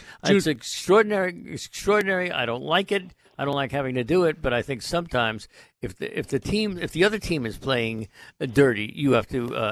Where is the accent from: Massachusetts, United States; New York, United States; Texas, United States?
Massachusetts, United States